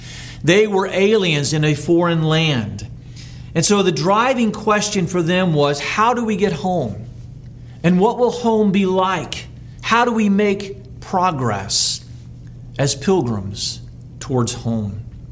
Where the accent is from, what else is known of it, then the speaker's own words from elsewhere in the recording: Texas, United States; I'm from Texas. That's where I'm from.